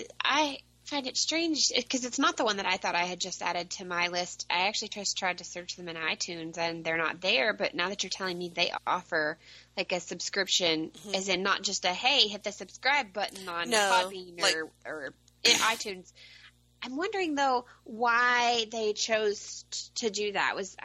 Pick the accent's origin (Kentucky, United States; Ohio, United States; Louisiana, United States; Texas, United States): Kentucky, United States; But then I'm the girl from Kentucky